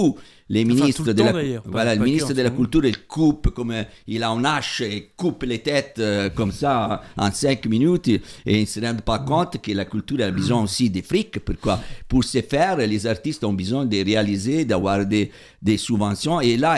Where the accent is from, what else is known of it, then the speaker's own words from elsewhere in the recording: Italy; Tu es un migrant, moi je viens de l'Italie